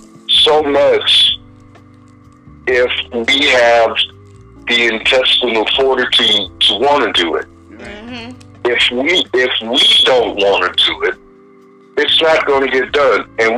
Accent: Florida, United States; I grew up in Florida. I grew up during the 60s. I'm a 60s baby.

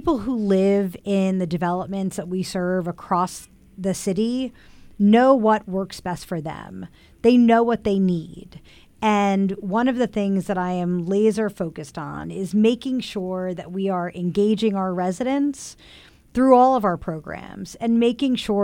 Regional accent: Brooklyn, New York, United States; now in Staten Island, United States; I grew up in Brooklyn, but I live in Staten Island

